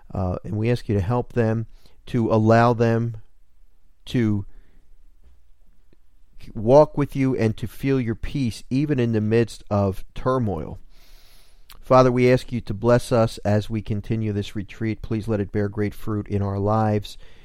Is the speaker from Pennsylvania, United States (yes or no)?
yes; Pennsylvania, United States; I will be speaking in the Philadelphia area, actually not too far from my hometown, at 7 p.m. at St. Bede the Venerable Parish in Holland, PA.